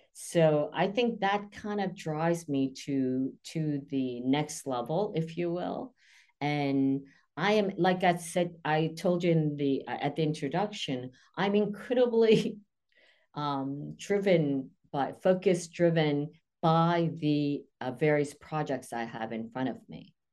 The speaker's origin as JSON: {"language": "English", "region": "New York", "country": "United States", "said": "considering I'm a New Yorker, I'm not that neurotic"}